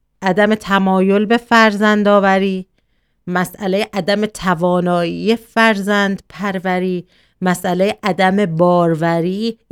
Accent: Iran; moved away; مخصوصا ما که خارج از ایران هستیم به دلیل اینی که مسئله زبان داریم خیلی زیاد، مسئله در واقع زبان مادری داریم

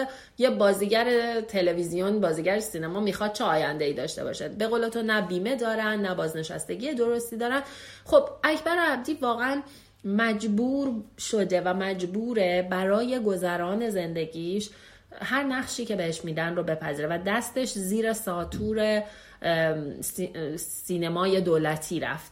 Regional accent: Iran; من خودم ایرانی هستم، ما ایرانی هستیم

